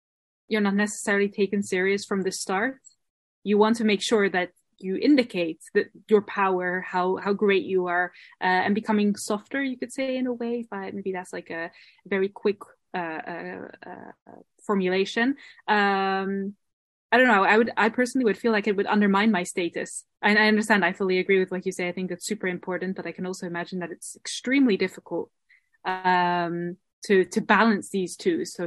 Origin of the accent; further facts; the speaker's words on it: Netherlands; I mean, I grew up in the Netherlands.